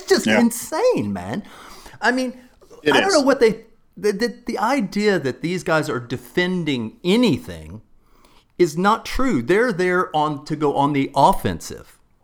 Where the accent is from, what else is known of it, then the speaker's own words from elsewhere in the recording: Texas, United States; I grew up in Texas and my dad had been a marksman in the army and we grew up with lots of rifles